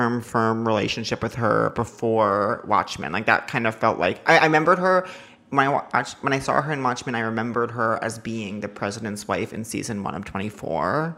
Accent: Syosset, New York, United States; I'm Suffolk. I grew up in Suffolk.

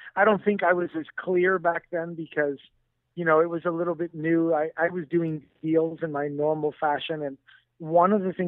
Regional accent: Miami, Florida, United States; also born or lived in Lebanon; I was born in Beirut, Lebanon. I lived in an orphanage. I was adopted by an American family in Miami, Florida.

